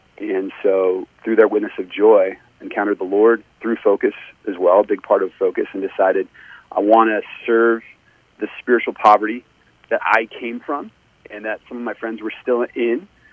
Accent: Phoenix, Arizona, United States; Yeah, I grew up in Phoenix. Sports was what I did with my brothers my whole life.

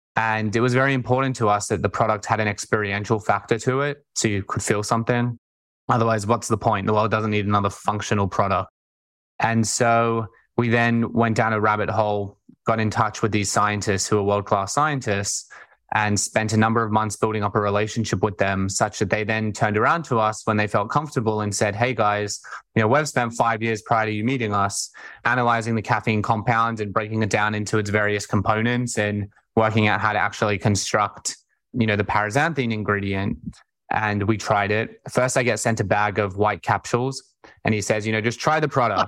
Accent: Sydney, New South Wales, Australia; accent: Australian; I grew up in Sydney, Australia, hence the accent.

